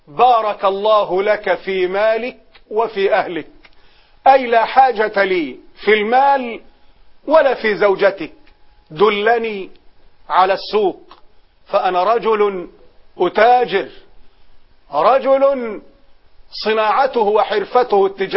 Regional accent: Egypt; أبناء المسلمين في بلدنا مصر

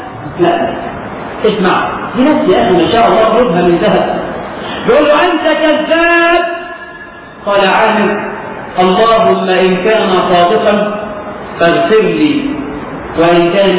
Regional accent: Egypt; حتى الحقيقة عندنا في مصر مش عارف بقى عندكم المثل ده ولا لا

